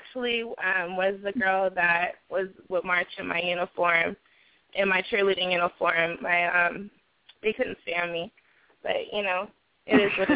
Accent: California, United States; also born or lived in St. Louis; But yeah, I was born in St. Louis, and my parents moved to California when I was a little girl, so yeah, I go back and I visit quite often.

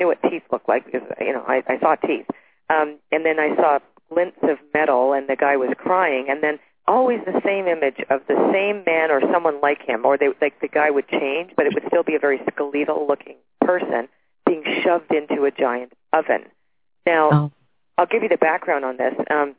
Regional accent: Toronto, Ontario, Canada; born there; I was born in Toronto. There was no war there.

